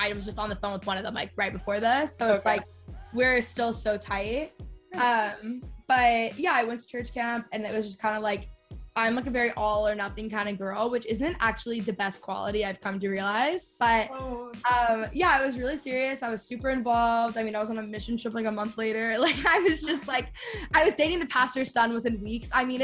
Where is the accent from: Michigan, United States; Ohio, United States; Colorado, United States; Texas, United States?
Texas, United States; also born or lived in Los Angeles; I grew up in Texas, so it's very like culturally Christian.